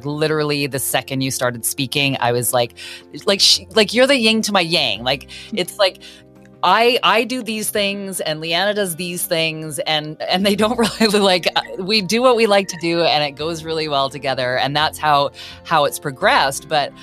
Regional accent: British Columbia, Canada; So I got started in radio in my hometown and where I currently live. It's in a small town in BC, Canada.

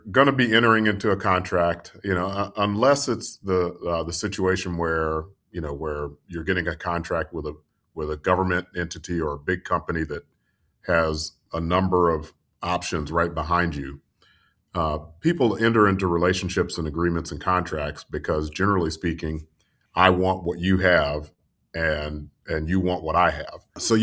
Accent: Orlando, Florida, United States; who's located in, my hometown of Orlando, Florida

